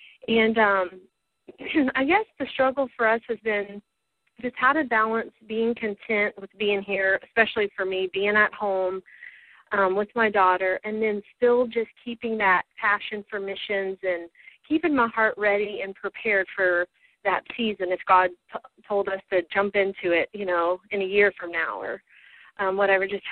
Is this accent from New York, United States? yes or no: no; Texas, United States; Okay, I am from Texas, and I've been married a little over 2.5 years.